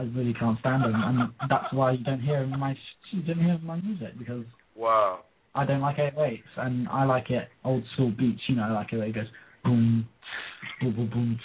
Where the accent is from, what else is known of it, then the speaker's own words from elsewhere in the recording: England, United Kingdom; I'm proud to be different. One, because I'm English.